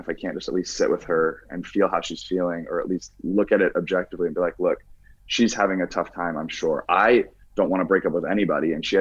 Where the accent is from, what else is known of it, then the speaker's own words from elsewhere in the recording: Indiana, United States; Yeah, dude, I'm from Indiana.